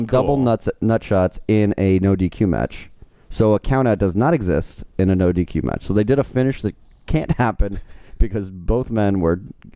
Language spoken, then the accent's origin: English; Boca Raton, Florida, United States; Was Vince McMahon in my hometown of Boca Raton, Florida